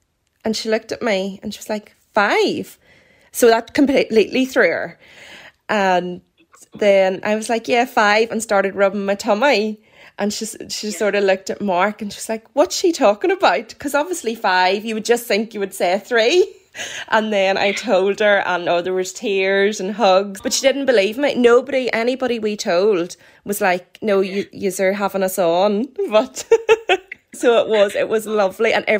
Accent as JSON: {"language": "English", "town": "Armagh", "region": "Northern Ireland", "country": "United Kingdom", "said": "They are 10 months old and we're from Armagh direction."}